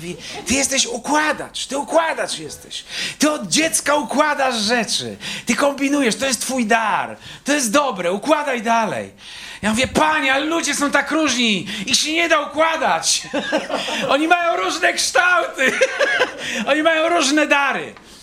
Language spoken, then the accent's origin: Polish; Elbląg, Warmian-Masurian Voivodeship, Poland; Ja jestem z Elbląga, to jest w ogóle te spotkania, bo jest 200 metrów od mojego domu, w którym jestem.